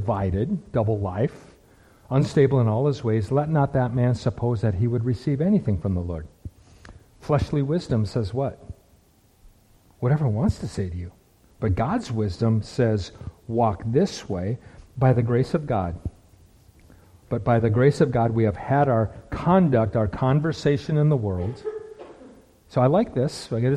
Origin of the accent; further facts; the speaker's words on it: Minnesota, United States; What do I care about Iowa? I grew up in Minnesota. We made Iowa jokes.